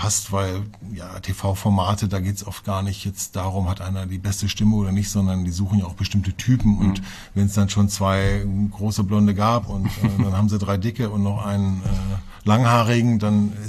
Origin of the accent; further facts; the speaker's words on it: Hanover, Lower Saxony, Germany; born there; accent: no dialect; Ich bin ja gebürtiger Hannoveraner, das heißt, ich bin dialektfrei